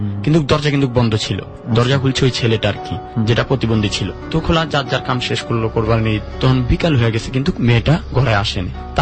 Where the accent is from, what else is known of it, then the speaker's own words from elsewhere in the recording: Comilla, Chittagong Division, Bangladesh; আমার গ্রামের বাড়ি কুমিল্লা